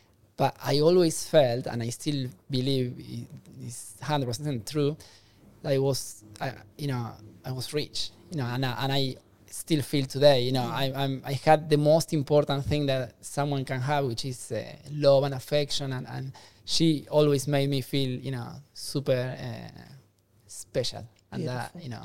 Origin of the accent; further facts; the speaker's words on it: Buenos Aires Province, Argentina; We grew up in just outside Buenos Aires.